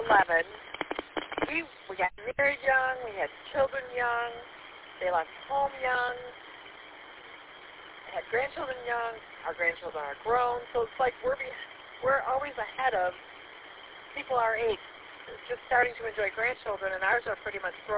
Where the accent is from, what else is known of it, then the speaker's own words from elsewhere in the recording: Columbiaville, Michigan, United States; I grew up in the Columbiaville area and went to school at Lakeville Schools in Otisville